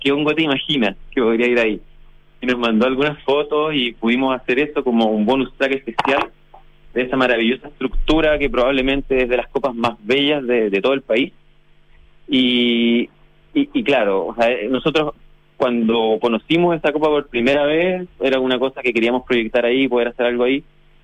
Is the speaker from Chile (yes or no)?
yes; Chile; saberse como chileno que somos mestizos y que hay un porcentaje alto o bajo de nuestra sangre que es indígena.